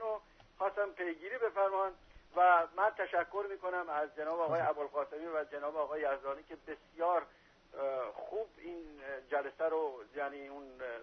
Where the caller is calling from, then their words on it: Shiraz, Fars, Iran; من از شیراز هستم،